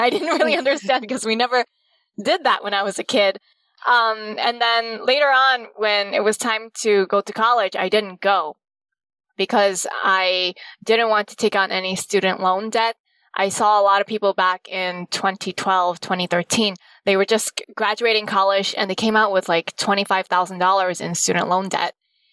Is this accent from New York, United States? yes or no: yes; Brooklyn, New York, United States; And I was raised in Brooklyn, New York. We didn't have a lot of money growing up.